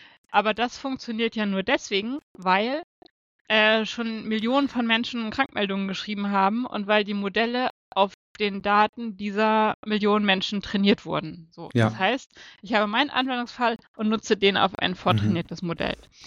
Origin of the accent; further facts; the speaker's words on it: Northern Germany, Germany; Ich komme aus dem Norden, hört man.